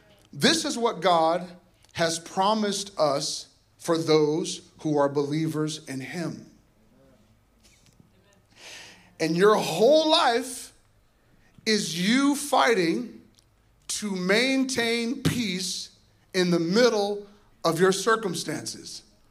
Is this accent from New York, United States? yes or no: no; Iowa, United States; So I'm born and raised in Iowa. In Iowa, there's a lot of corn.